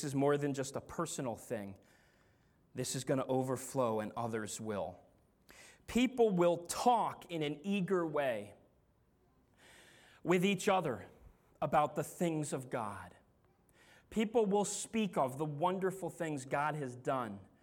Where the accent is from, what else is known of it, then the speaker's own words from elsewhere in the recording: Enfield, Connecticut, United States; that is my hometown where I grew up, Enfield, Connecticut.